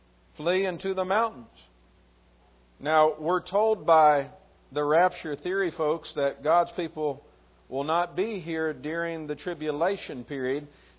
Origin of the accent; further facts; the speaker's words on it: Bowling Green, Kentucky, United States; I remember even as a kid growing up in Bowling Green, Kentucky, getting behind some cars sometimes